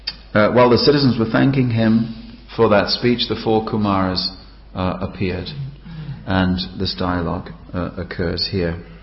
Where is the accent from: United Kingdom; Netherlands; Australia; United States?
United Kingdom; England; So, the point here is that, speaking as an Englishman, royalty is okay